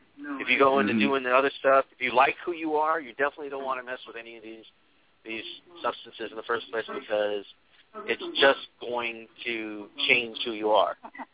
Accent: United States; I'm not white, by the way. I'm Native American, so I don't think I'm all that pale.

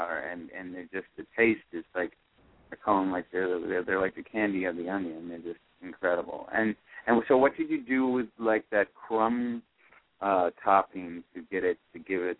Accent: North Carolina, United States; I mean, I'm from North Carolina, even though they actually originate from Georgia.

